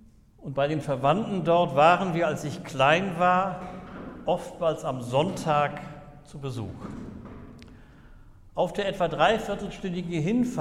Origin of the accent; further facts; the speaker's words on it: Lower Saxony, Germany; ich bin in der Grafschaft Bentheim groß geworden, einem reformierten Kernland, etwa 200 Kilometer von hier nordwestlich, das sehr stark von der Landwirtschaft geprägt